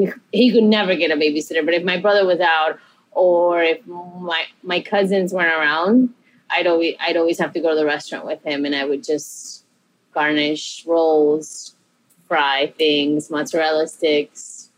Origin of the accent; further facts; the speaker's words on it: Chiclayo, Lambayeque, Peru; moved away; I grew up in Chiclayo, Peru, which is a northern coastal town. And I grew up with my brother and I grew up with our grandparents. And we were there till 2000